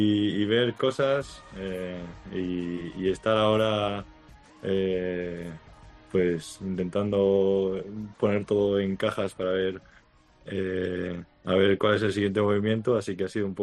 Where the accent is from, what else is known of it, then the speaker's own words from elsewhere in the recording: Zaragoza, Aragon, Spain; soy un chico de Zaragoza que empezó desde muy pequeño haciendo todo tipo de deportes